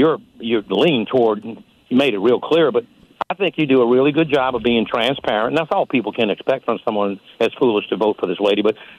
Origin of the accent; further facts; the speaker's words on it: Austin, Texas, United States; but I'm from Austin, Texas, an oil business.